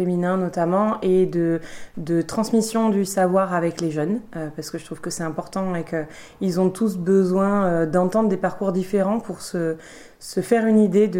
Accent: Bayonne, Nouvelle-Aquitaine, France; Alors, en fait, moi, je viens de Bayonne.

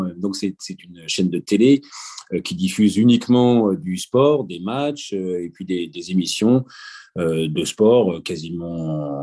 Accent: Normandy, France; j'ai 44 ans, je suis normand d'origine

